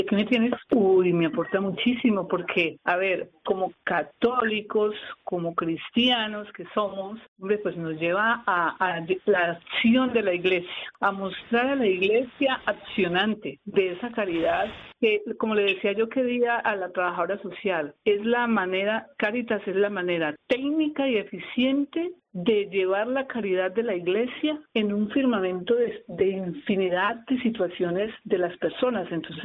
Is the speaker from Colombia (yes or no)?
yes; Colombia; now in Spain; Primero, soy colombiana.